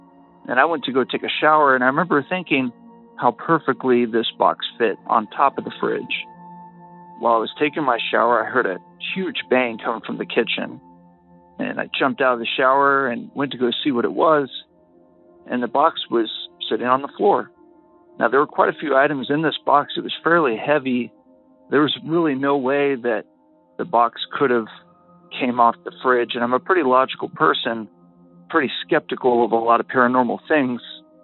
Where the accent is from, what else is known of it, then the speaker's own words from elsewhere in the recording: Ohio, United States; I am from Ohio.